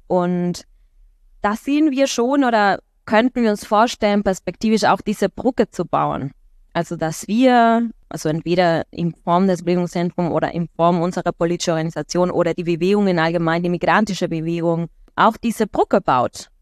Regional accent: Argentina; German is a second language; zum Beispiel in Argentinien, das ist, wo ich herkomme

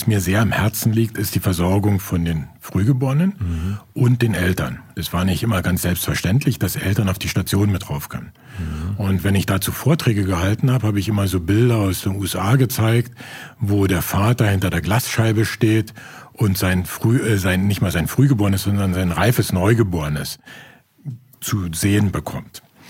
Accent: East Germany, Germany; ich komme aus der DDR

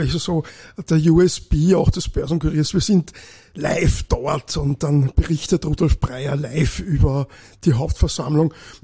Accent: Retz, Lower Austria, Austria; now in Vienna, Austria; Aufgewachsen in Retz im Weinviertel, wenn man das so Revue passieren lässt, bin ich jetzt tatsächlich schon länger in Wien. Ich sage dann immer, man kann ja nicht ewig exilierter sein, jetzt bin ich eigentlich Wiener geworden.

